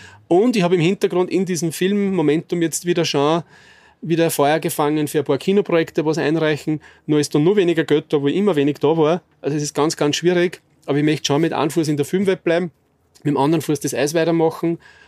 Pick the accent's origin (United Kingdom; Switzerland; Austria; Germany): Austria; Upper Austria; dieser Wald in Theiskirchen im Innkreis, da in der Nähe, wo ich aufgewachsen bin.